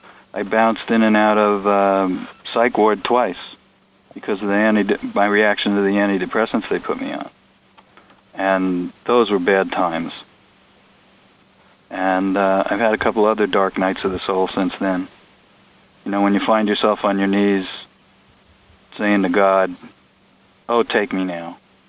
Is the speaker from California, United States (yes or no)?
no; Brooklyn, New York, United States; I'm from Brooklyn, and it had an edge to me that got smoothed out in the rock tumbler.